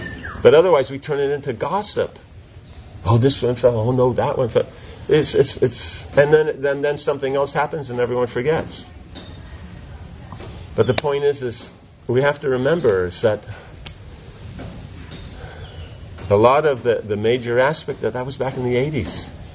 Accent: India; We're from here. We're from India. We're realistic.

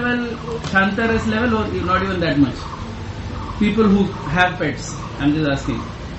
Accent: Pune, Maharashtra, India; I'm from Pune.

